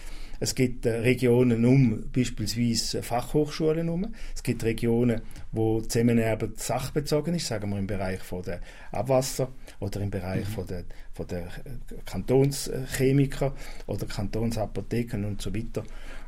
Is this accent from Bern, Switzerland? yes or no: no; Appenzell Ausserrhoden, Switzerland; natürlich ist man Appenzeller. Ob in- oder Ausserrhoden ist von Gossau auch schon nicht mehr so relevant.